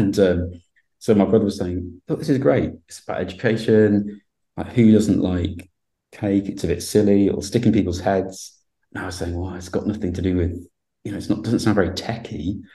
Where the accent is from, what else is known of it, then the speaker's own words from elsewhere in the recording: North West England, United Kingdom; I'm from the Lake District, from Cumbria, and I went back after my degree